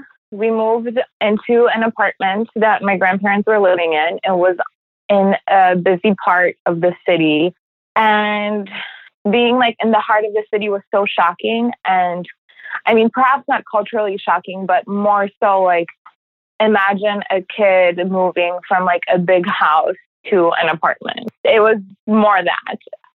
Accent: Poland; now in Chicago, United States; Growing up in Poland, I would say, was much simpler than life in Chicago.

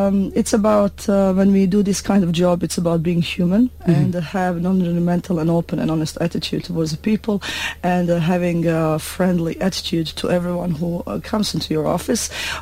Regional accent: Bosnia & Herzegovina; moved away as an adult; now in South Sudan; I come from Bosnia and Herzegovina. It's a small country as part of ex-Yugoslavia. It's in Eastern Europe, on Balkan area.

